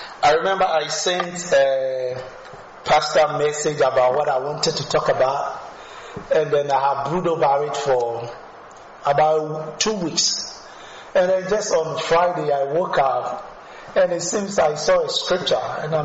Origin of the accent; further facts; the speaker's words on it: Ghana; also born or lived in New York; now in Bismarck, United States; from Ghana. We were in New York for about 3-4 years before moving down to Bismarck.